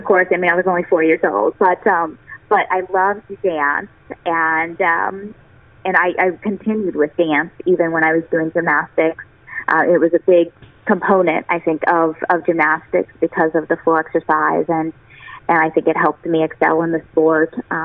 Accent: Oklahoma, United States; I grew up in Oklahoma. My family, we really didn't know anything about the Olympics.

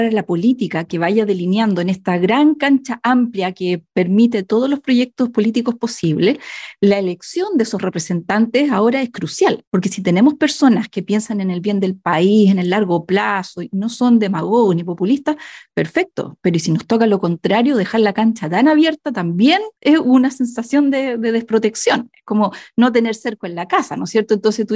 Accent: Chile; somos nosotros los chilenos

